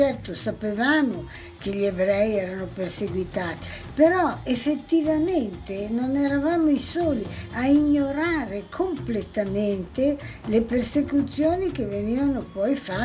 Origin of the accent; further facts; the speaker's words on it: Milan, Lombardy, Italy; born there; sono nata a Milano l'11 giugno 1920 da una famiglia della media borghesia.